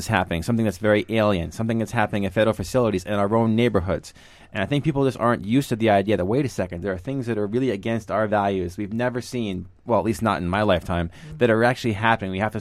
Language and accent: English; United States; I grew up near New York City